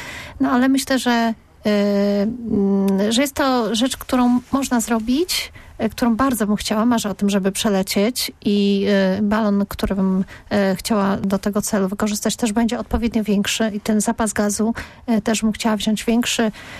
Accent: Poznań, Greater Poland Voivodeship, Poland; Nawet jako poznaniacy

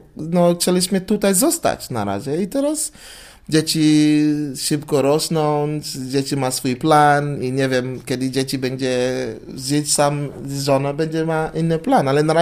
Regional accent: Nigeria; Polish is a second language; now in Poland; Na przykład u nas w Nigerii nie świętujemy Wigilię?

